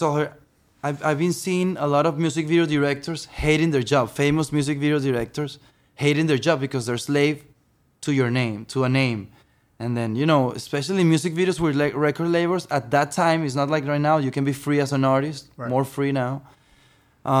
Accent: Venezuela; I grew up in Venezuela.

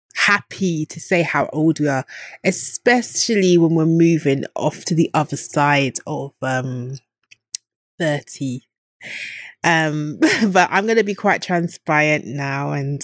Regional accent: United Kingdom; I'm British

